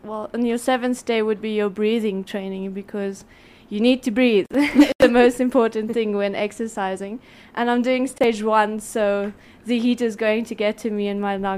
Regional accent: Swakopmund, Erongo, Namibia; Yeah, Steckels Toyota is from Swakopmund, my hometown.

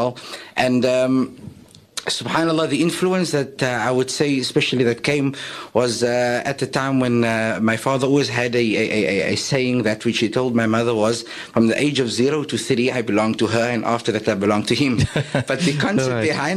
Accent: Cape Town, Western Cape, South Africa; I was born in the area of Colorado Park in Mitchell's Plain.

